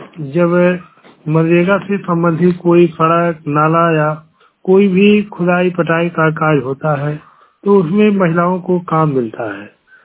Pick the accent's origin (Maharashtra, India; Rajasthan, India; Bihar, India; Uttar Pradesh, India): Uttar Pradesh, India; Dasauta; मैं बस्ती जिले के ग्राम दसौता पोस्ट बाकुखर विकासखंड सौघाट जनपद बस्ती का निवासी हूँ। मेरी उम्र 43 साल है।